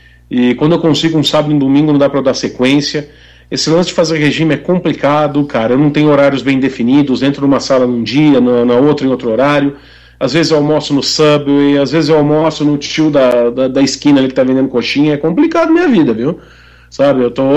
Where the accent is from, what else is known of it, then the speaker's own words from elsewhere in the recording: Bauru, São Paulo, Brazil; now in Araçatuba, Brazil; É, eu sou de Bauru, né, uma cidade mais no centro, né, um grau mais frio, digamos assim.